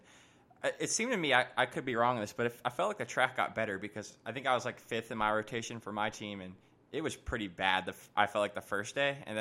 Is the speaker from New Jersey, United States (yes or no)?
no; Florida, United States; I'm from Florida, and we have a local race there, and it gets super gnarly